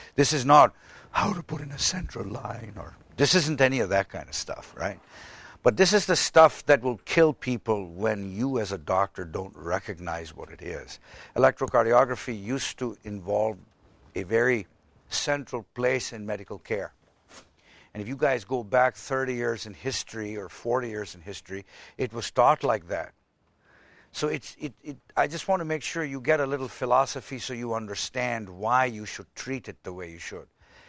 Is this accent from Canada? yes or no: yes; Canada; I'm Canadian.